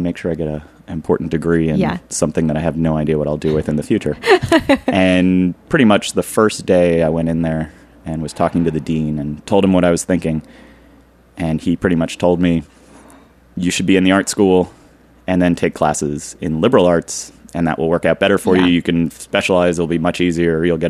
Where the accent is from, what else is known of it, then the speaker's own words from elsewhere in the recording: Philadelphia, Pennsylvania, United States; I grew up in Germantown in West Mount Airy, which is inside of Philadelphia proper.